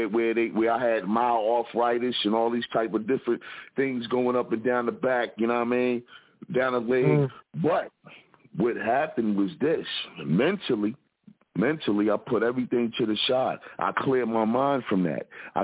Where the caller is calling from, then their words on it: Philadelphia, Pennsylvania, United States; representing from the Broad Street Bully Shot of Philadelphia